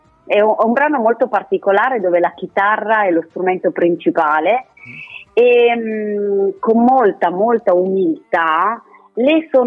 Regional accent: Cuneo, Piedmont, Italy; io sono del Piemonte, sono a Cuneo

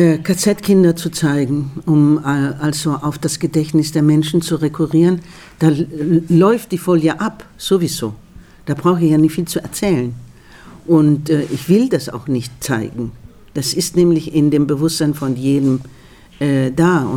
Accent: Argentina; first language Spanish; German is a second language; now in Germany; lebe sehr viele, viele Jahre in Deutschland jetzt, wirklich viele Jahre. Länger hier als in Argentinien. Aber meine Kindheit habe ich in Argentinien verbracht und die Sprache ist ja da, wo man beheimatet ist, ne? Und Spanisch wird immer meine Heimat bleiben.

